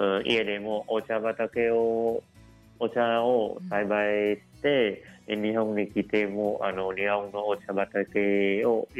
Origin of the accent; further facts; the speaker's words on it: Hanoi, Vietnam; Japanese is a second language; now in Japan; で、私の故郷はハノイの隣、西側にある富東県です。